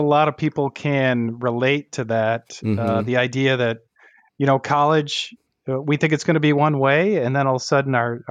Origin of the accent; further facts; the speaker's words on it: Michigan, United States; I mean, being from Michigan, we'll slack.